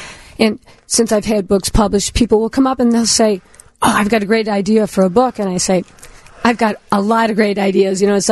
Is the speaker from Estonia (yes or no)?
no; Northbrook, Illinois, United States; Well, I'm from Northbrook originally. And in a group, same as anybody else, Catholic, though